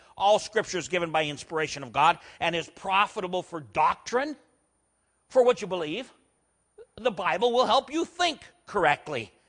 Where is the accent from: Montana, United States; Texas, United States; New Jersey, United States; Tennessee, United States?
Montana, United States; I was raised in Western Montana.